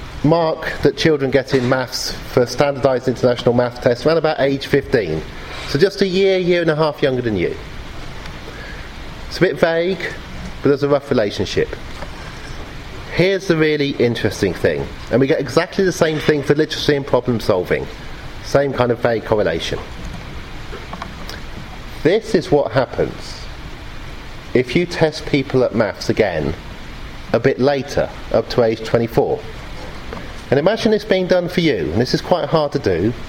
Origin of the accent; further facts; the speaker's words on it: Oxford, South East England, United Kingdom; This is Oxford. I grew up in Oxford. It's where I work in Oxford.